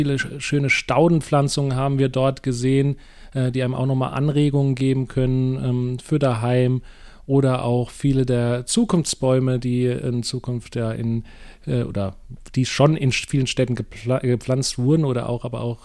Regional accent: Mannheim, Baden-Württemberg, Germany; born or raised there

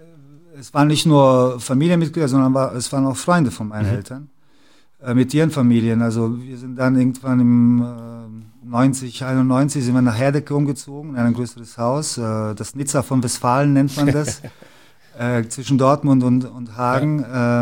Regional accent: Sarajevo, Federation of Bosnia and Herzegovina, Bosnia & Herzegovina; German is a second language; Wir kommen ja aus Sarajevo. Meine Mutter ist in Sarajevo geboren, ich auch. Mein Vater ist, glaube ich, 68 von Belgrad nach Sarajevo gezogen.

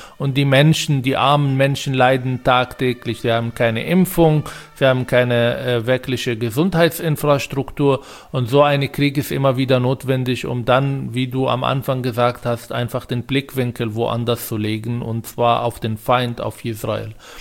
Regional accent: Palestine; now in Germany; Mir schreiben Leute, die haben ein Praktikum in Palästina gemacht und jetzt wollen sie mir meine Heimat erklären.

